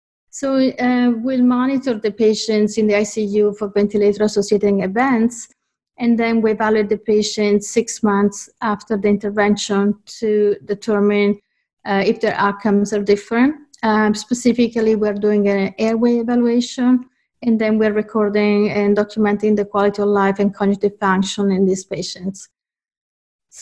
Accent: Italy; moved away as an adult; also born or lived in Geneva; now in Seattle, United States; I'm originally from Italy

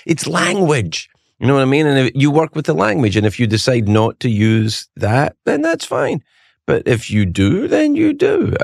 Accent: United States; I am American.

